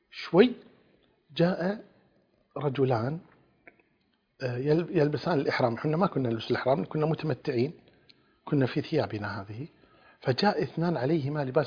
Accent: Kuwait; قلت في مثال عندنا في الكويت يقول قابل الصياح بالصياح

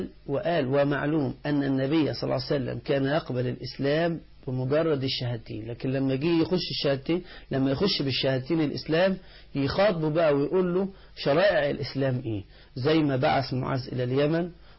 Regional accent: Upper Egypt, Egypt; والمثل ده عندنا في الصعيد بيقولوا كده

